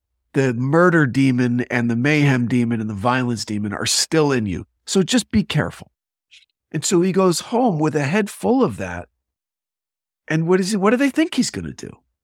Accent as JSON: {"language": "English", "region": "New Jersey", "country": "United States", "tie": "born or raised there", "said": "it started with a murder in my hometown when I was 14 in New Jersey."}